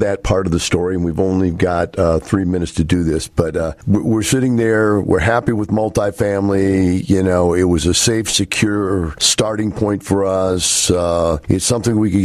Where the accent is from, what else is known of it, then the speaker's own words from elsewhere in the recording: Wisconsin, United States; now in Texas, United States; I came from Wisconsin, which is a radically liberal leftist kind of state. And I lived in the Capitol and the college, both in the same town.